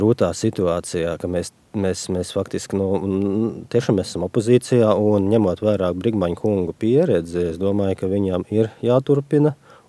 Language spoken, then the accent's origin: Latvian; Riga, Latvia; born there; Jā, es esmu dzimis Rīgā.